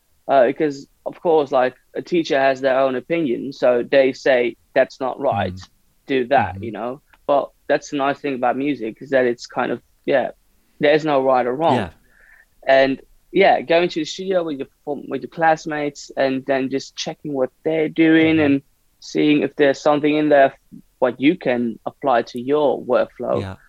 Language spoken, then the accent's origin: English; Hilversum, North Holland, Netherlands; So basically, I was from Hilversum, and a friend of mine was from Amsterdam.